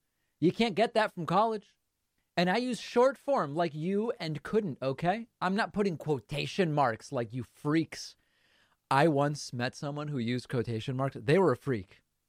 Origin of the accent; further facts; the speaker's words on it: Massachusetts, United States; it reminds me when I grew up in Massachusetts, it was known fireworks were illegal.